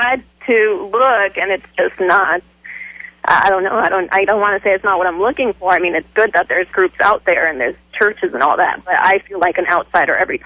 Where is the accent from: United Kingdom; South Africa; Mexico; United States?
Mexico; I'm originally from Mexico. I had an awesome church down in Mexico. My parents moved us up here